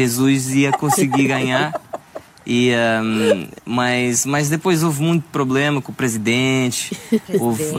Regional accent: Portugal

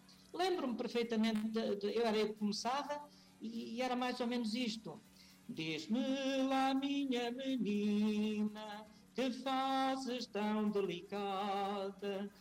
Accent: Alentejo, Portugal; a profunda raiz e agradecimento e gratidão que eu tenho por toda a minha gente, a gente alentejana.

